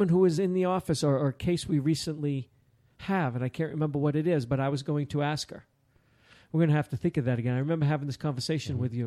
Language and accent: English; East Coast, United States; I didn't know. I'm from the East Coast.